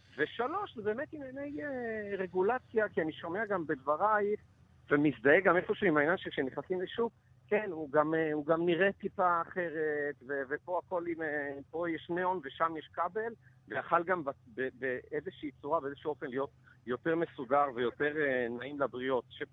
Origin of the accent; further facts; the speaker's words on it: Jerusalem, Jerusalem District, Israel; מבחינתי, אני ירושלמי גם, אני אומר, אני נורא מחובר לחומוס הזה